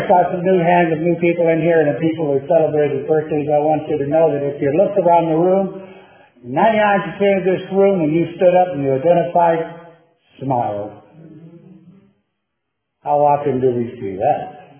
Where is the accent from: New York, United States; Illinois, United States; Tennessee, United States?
Tennessee, United States; That may sound strange for people in California, but I'm from Tennessee. From the country. I never knew we were poor until we moved to the city.